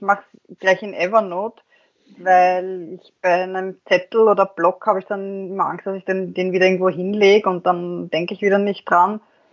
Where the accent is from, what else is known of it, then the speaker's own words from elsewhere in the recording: Vienna, Austria; now in Lower Austria, Austria; Bin auch Wienerin, wie man wahrscheinlich hört, und lebe jetzt noch in Niederösterreich